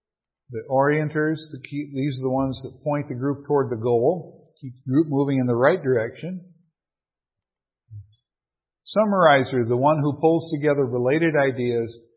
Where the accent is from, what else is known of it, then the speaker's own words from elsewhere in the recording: Minnesota, United States; Like I said, I'm from Minnesota.